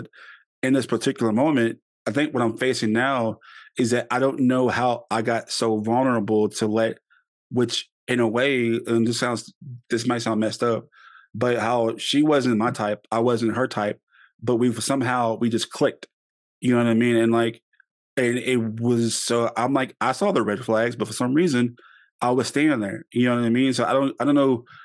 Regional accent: Louisiana, United States; And you know, we're from Louisiana, so we're big on superstition and intuition and stuff like that.

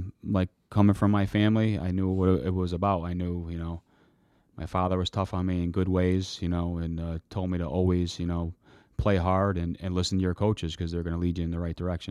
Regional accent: Derby, East Midlands, United Kingdom; And as being a kid and growing up in Derby and coming from my family, it's just that, you know, you kind of know that you have to do good.

